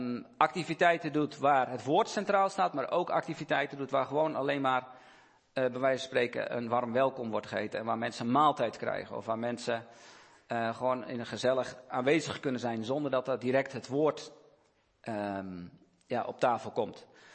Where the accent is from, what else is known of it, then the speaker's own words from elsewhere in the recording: Holland, Netherlands; Als ik als Hollander daar even in Limburg de waarheid kom vertellen